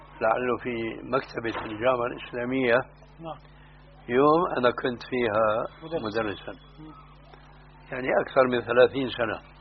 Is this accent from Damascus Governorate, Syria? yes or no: yes; Damascus, Damascus Governorate, Syria; وهناك عندنا في دمشق، انا بقول له